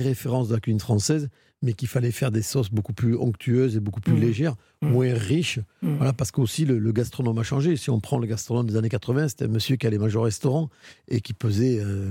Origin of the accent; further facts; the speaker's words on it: South, France; now in Paris, France; quand je suis arrivé avec mon accent aussi, le petit gars du Sud qui monte à Paris